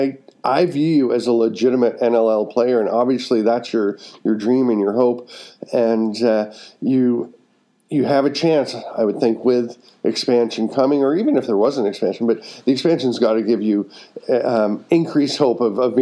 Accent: Peterborough, Ontario, Canada; You looked like the guys that growing up in Peterborough, I saw a ton of lacrosse, a ton of guys who have been playing since they were three or four.

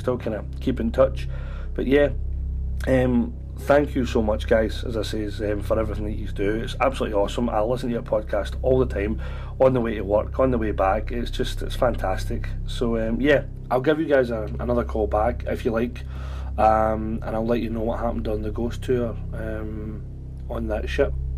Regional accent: Glasgow, Scotland, United Kingdom; especially when the ship was built in Scotland, in Glasgow, in my hometown. In fact, my granddad actually helped build it.

